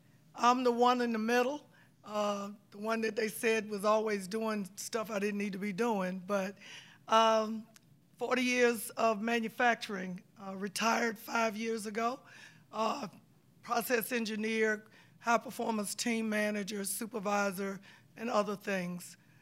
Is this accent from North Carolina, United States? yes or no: yes; Winston-Salem, North Carolina, United States; I was born and raised in Winston-Salem all my life. My parents came to North Carolina from South Carolina.